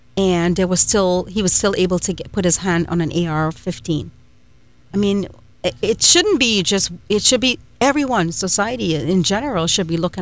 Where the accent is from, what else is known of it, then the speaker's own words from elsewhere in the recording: Trinidad & Tobago; Well, I'm from Trinidad and Tobago